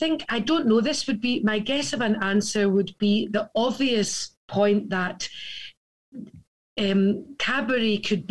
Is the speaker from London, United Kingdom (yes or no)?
no; Scotland, United Kingdom; I am a Scottish girl through and through. I'm doing the, I live, as you can see, on the beach, mm-hmm. and I'm half an hour away from Glasgow